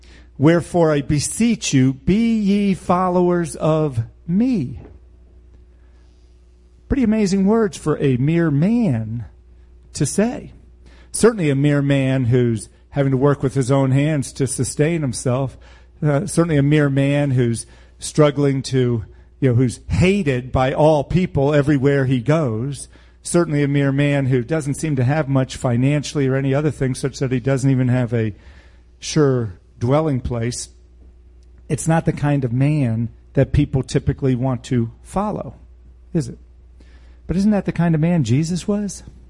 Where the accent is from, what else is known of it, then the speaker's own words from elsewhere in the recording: United States; you know, I grew up in America, in which most people went to church or considered themselves Christians and were not.